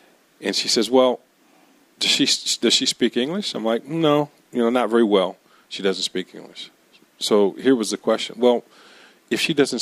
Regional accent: Akron, Ohio, United States; As you all know, I'm from Akron, and many times I'm not real proud of it. Because of some of the things that come out of my hometown, unfortunately.

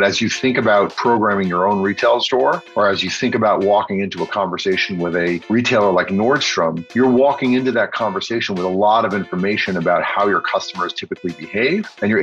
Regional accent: New York, United States; I am from Long Island in New York.

